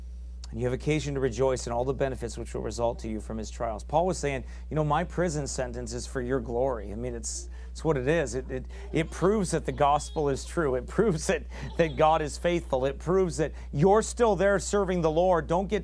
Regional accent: Iowa, United States; How'd you know I was from Iowa? Must be the accent.

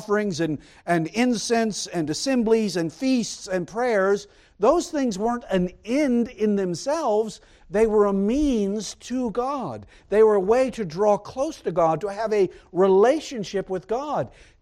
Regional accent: the South, United States; Growing up in the South, I know, like many of you, you drive around in the summer and you see those abandoned farm buildings out in the middle.

